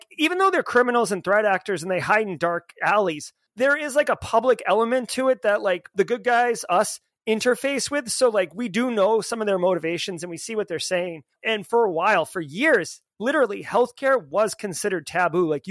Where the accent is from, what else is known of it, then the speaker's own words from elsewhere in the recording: United States; we have lots of money, we're lazy, and we're American.